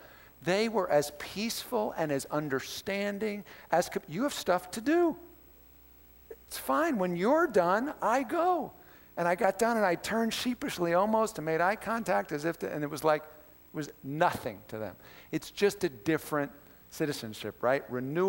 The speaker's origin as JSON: {"language": "English", "country": "United States", "said": "I'm not ashamed of how I am as an American, nor condemning them for how they are."}